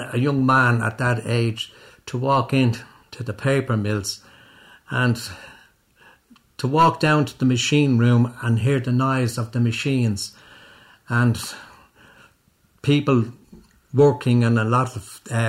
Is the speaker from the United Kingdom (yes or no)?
no; Dublin, Leinster, Ireland; I was born on the Nace Road, up beside where the Green Isle Hotel is now. That was all green fields.